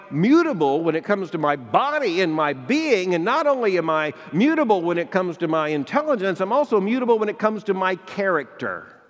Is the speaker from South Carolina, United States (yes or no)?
no; Florida, United States; I grew up in Florida. I recently was looking at some photographs of my boyhood in Florida.